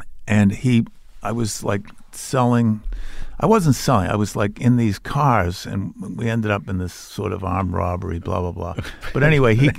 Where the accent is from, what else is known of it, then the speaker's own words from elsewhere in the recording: Ireland; being Irish, we don't have any feelings. Everything's suppressed.